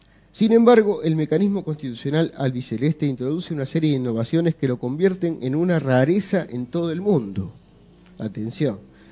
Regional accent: Argentina; Nosotros ya tenemos decidido tal vez nuestro voto o lo estaremos reflexionando como tantos argentinos y demás.

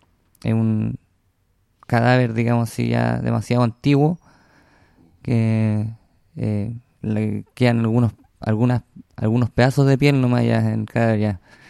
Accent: San Antonio, Valparaíso, Chile; born there; Nací en... ¿Cómo se llama? En San Antonio. Y decís una calle, la calle Honolulu, pero... Pero no, nací en el hospital de San Antonio, Claudio Vicuña.

